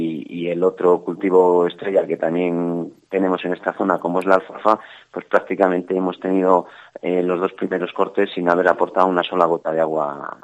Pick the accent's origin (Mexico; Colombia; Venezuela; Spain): Spain; Astudillo, Castile and León; Soy de Astudillo, vivo en Astudillo y resido en Astudillo